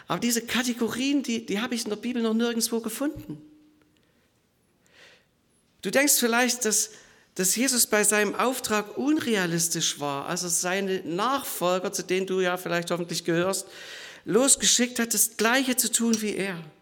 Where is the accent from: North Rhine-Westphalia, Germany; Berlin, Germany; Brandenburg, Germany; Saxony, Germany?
Saxony, Germany; Ich bin im Erzgebirge, was du schon erwähnt hast, bin ich auf dem Bauernhof aufgewachsen, am Waldrand. Im Winter gab es da viel Schnee.